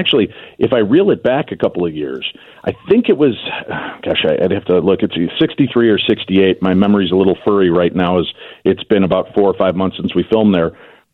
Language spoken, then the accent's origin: English; Medinah, Illinois, United States; also born or lived in Roselle; When I was growing up, I grew up in Medina and Roselle area, and I used to sit in my garage with my buddy with our little tape recorder and pretend to do radio shows.